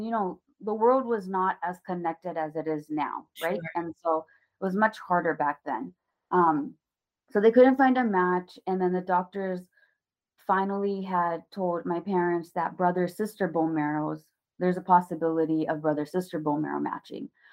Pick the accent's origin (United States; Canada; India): India; you know, I'm Indian, so Ayurvedic medication is a huge thing.